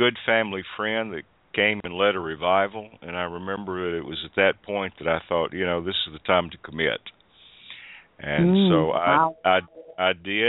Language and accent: English; Tennessee, United States; I was born in Nashville, but grew up just about 45 miles east of Nashville in a little community with about actually the smallest county in the state of Tennessee as far as land mass